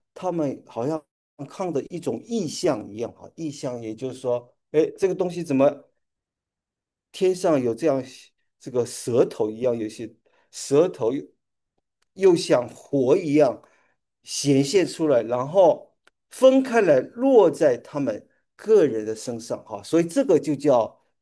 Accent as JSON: {"language": "Chinese", "town": "Wenzhou", "region": "Zhejiang", "country": "China", "said": "比如说我是温州人，对吧？ 我会当然会讲温州话，对不对？但是我不会讲上海话，我也不会讲东北话，呵呵，或者说我不会讲广东话"}